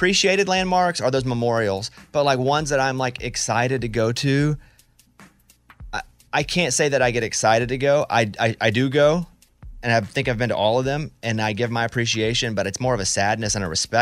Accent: Arkansas, United States; which was so foreign to me because I grew up in Arkansas and I never thought I would go there until work made me go there.

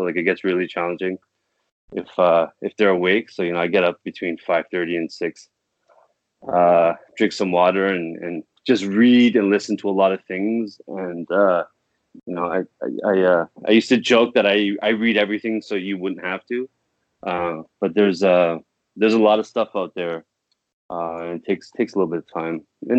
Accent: Toronto, Ontario, Canada; I'm from Toronto. Everyone hates me.

